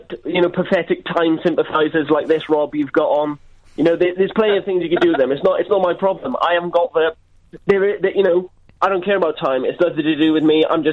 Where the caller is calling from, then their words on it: Coventry, West Midlands, United Kingdom; Coventry.